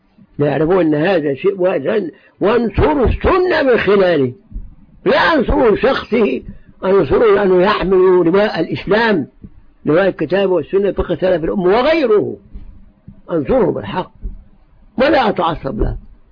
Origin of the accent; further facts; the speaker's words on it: Egypt; حصل عندنا في مصر